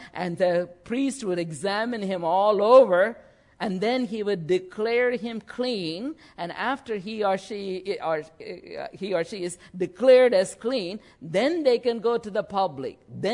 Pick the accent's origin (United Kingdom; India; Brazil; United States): India; When I went to Philippines, I'm an Indian